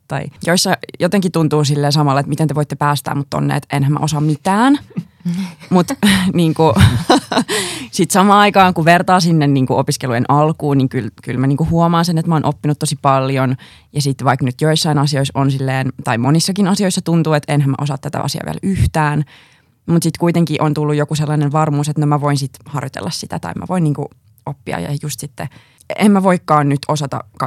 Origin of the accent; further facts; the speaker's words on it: Tampere, Pirkanmaa, Finland; Mä asun itse, mä oon kotoisin Tampereelta ja mä asun Tampereella ja mä aion jäädä Tampereelle, koska mä rakastan Tamperetta.